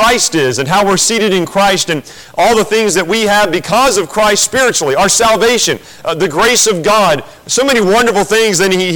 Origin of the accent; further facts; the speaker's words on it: North Carolina, United States; I grew up in North Carolina, so I'm loyal to the Panthers, and I'm loyal to the Braves.